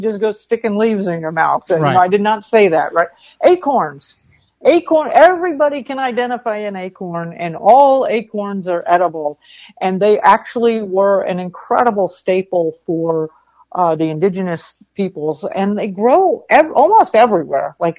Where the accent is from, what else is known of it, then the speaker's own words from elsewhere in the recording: Florida, United States; I grew up in South Florida and I was a kid and I was always barefoot.